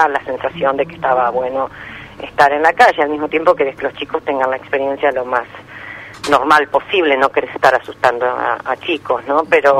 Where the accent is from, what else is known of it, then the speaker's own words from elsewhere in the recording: Argentina; eso ya lo sabemos como argentinos